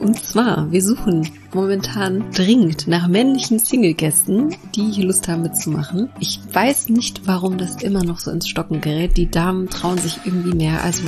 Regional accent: Berlin, Germany; Wir sind ja beide aus Berlin.

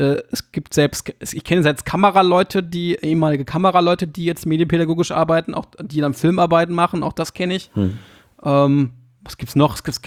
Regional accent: Hildesheim, Lower Saxony, Germany; Ich komme ja eigentlich aus Hildesheim.

